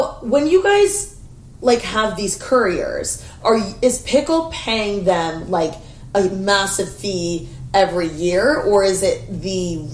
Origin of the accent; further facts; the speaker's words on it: Indiana, United States; Because I'm from Indiana.